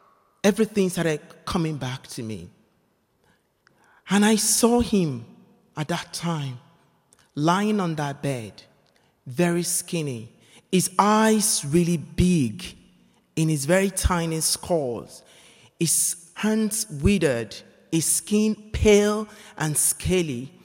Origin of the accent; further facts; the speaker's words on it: Nigeria; I come from Nigeria, right? Where all HIV prevention messages are targeted at heterosexuals.